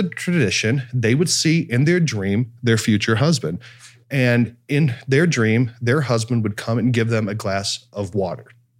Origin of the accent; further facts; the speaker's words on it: Cleveland, Ohio, United States; I'm from Cleveland. You know, there's a lot of heartache.